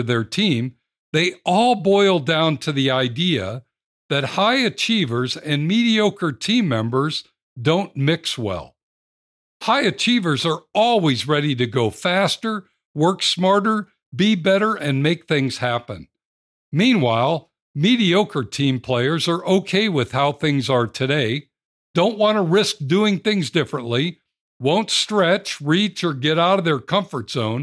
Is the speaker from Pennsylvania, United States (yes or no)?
no; Cleveland, Ohio, United States; He then became defensive coordinator for the Cleveland Browns, my hometown team